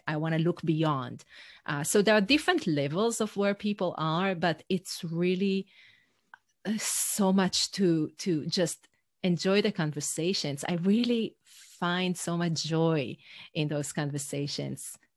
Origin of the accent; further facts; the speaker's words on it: Israel; first language Hebrew; English is a second language; So I wrote in Hebrew, my first language, not even in English.